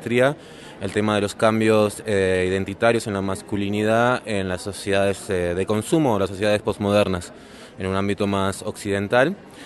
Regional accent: Uruguay; born there; also born or lived in Spain; Soy nacido en Uruguay, pero he vivido en España.

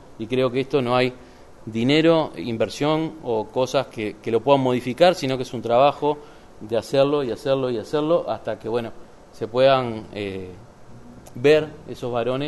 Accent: Uruguay; de Uruguay

